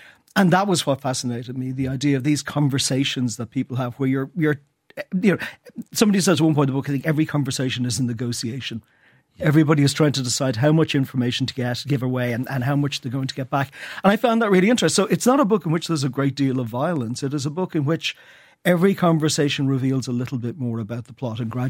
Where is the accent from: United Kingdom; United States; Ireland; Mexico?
Ireland; Dublin, Leinster; I grew up in Dublin in the 70s and 80s, and it was a grim place to grow up.